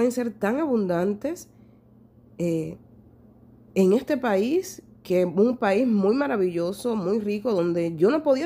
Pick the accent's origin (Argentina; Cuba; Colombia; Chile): Cuba; now in Netherlands; Yo que soy cubana, vengo de Cuba. Gracias a Dios, desde que empecé con el desarrollo personal, cuando me fui a vivir a Holanda, llevo muchos años trabajando en mí.